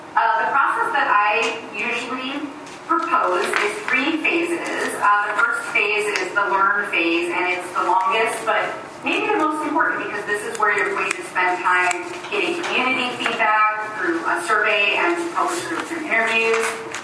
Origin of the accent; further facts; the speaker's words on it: Joliet, Illinois, United States; now in Champaign, United States; I'm based in Champaign, Illinois, although I grew up in the Joliet area.